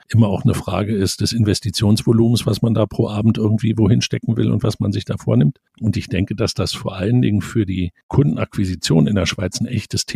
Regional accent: Berlin, Germany; in meiner Heimatstadt Berlin

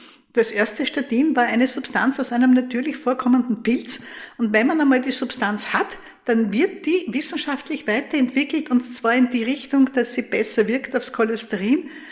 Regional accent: Graz, Styria, Austria; Ich habe auch bei mir daheim liegen einen Zeitungsausschnitt, wo etwas passiert ist in meiner Heimatstadt Graz.

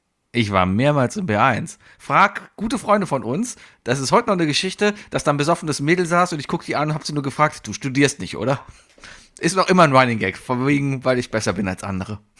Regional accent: Cologne, North Rhine-Westphalia, Germany; ich bin ja hier auch in Mauenheim aufgewachsen. Das ist hier neben Nippes, Weidenpech, hier die Ecke da. Quasi Haltestelle Geldernstraße

